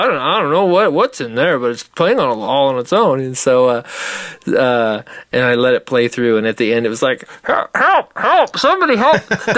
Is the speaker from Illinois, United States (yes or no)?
no; Lenexa, Kansas, United States; I am from Lenexa, Kansas, near Kansas City.